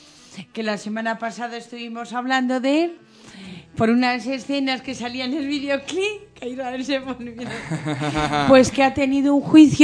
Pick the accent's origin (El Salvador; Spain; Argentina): Spain; Canary Islands; un besito a mi tierra de Canarias.